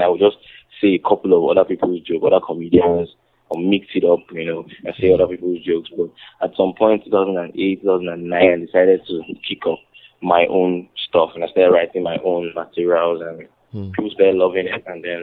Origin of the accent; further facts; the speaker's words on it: Lagos, Nigeria; I grew up in Lagos. I was born in Lagos, Nigeria, which is in Africa for people that don't know.